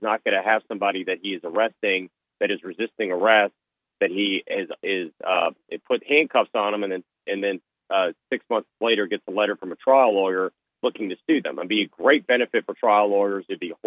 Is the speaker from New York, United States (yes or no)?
no; Virginia Beach, Virginia, United States; we had a tragic situation just in my hometown of Virginia Beach